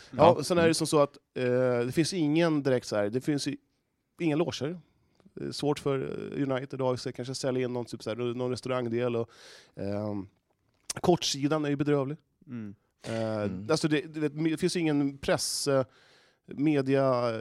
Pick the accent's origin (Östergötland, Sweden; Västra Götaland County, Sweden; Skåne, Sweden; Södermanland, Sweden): Östergötland, Sweden; Ekängen; Ja, jag är uppvuxen på Ekängen.